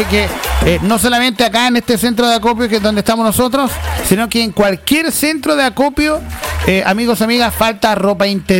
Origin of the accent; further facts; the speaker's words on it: Chile; Así somos los chilenos, así somos los chilenos.